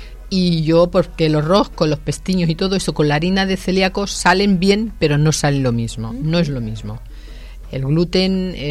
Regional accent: Alameda, Andalusia, Spain; Y en mi pueblo, en Málaga, en Alameda, le llamamos tortillas.

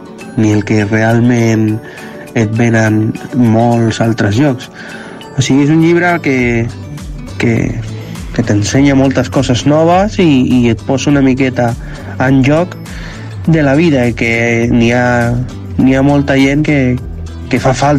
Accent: El Prat de Llobregat, Catalonia, Spain; del Prat de Llobregat. Soc fotògraf

